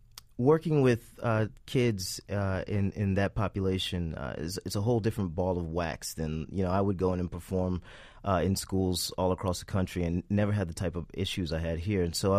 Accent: Florida, United States; now in New York, United States; I actually fell in love with the slam here in New York. I'm from Florida.

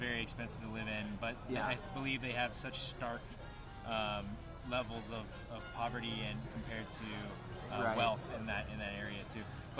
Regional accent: Kentucky, United States; Really interesting to see Kentucky, my home state, is two notches below

